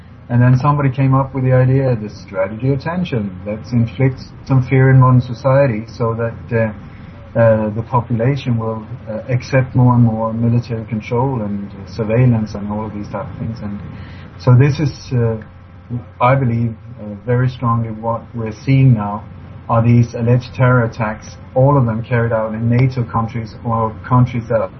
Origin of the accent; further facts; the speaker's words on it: Sweden; also born or lived in Denmark; I was born in Denmark, grew up in Sweden, have moved around in a lot in the world. I've traveled to some 40 different countries